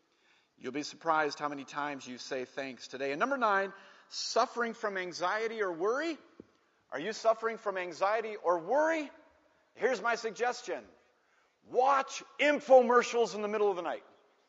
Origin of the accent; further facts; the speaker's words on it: Minneapolis, Minnesota, United States; I came back from Birmingham, from EWTN, to my parents' house in Minneapolis. And my thought came to Mr. Knight, and I went to my elementary school to find him, to thank him.